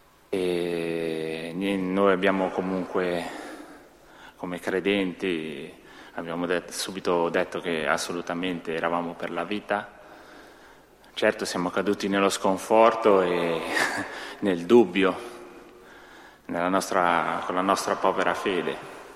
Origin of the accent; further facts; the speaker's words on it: Ticino, Switzerland; appunto, veniamo dal Canton Ticino, Svizzera italiana.